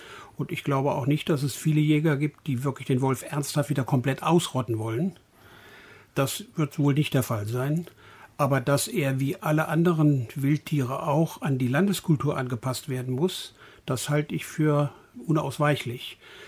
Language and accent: German; Brandenburg, Germany; ich komme aus Brandenburg